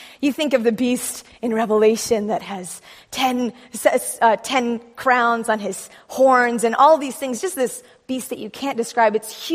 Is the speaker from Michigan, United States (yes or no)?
yes; Berrien Springs, Michigan, United States; I grew up in a Seventh-day Adventist home. Some of you have heard me share my testimony, I guess. I was born in Berrien Springs.